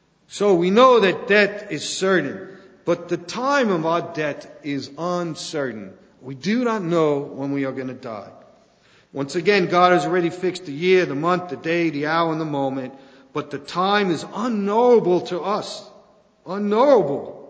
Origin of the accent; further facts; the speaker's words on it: New York City, New York, United States; I always tell people, you know, I grew up in New York City